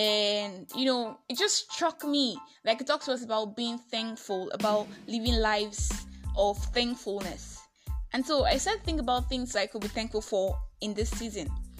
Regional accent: Nigeria; I am that Nigerian Christian alcoholic, and I hope that you had a good week.

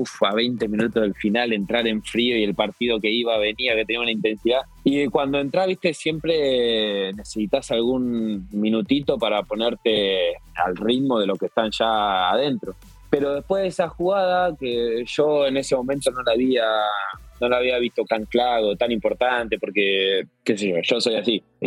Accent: Argentina; Creo que esa sensación para nosotros como argentinos y por cómo vivimos el fútbol

